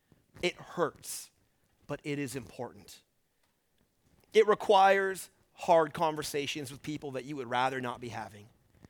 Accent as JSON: {"language": "English", "region": "Texas", "country": "United States", "said": "I'm from Texas. I think Texas barbecue is the best barbecue in the whole wide world"}